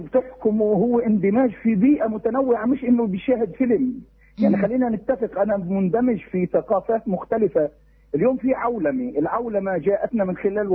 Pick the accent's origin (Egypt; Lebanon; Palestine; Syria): Palestine; نحن أبناء فلسطين وخصوصا أبناء المخيمات